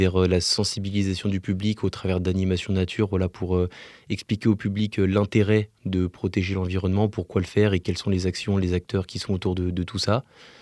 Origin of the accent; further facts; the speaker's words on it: Annecy, Auvergne-Rhône-Alpes, France; j'ai 20 ans, je viens d'Annecy.